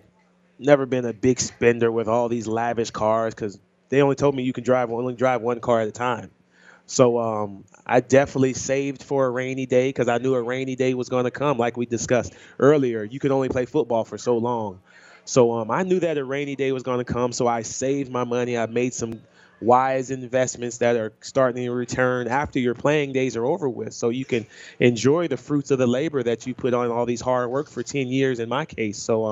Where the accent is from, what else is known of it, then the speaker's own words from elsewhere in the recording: Midwest, United States; because I'm from the Midwest. I had no idea what was going on.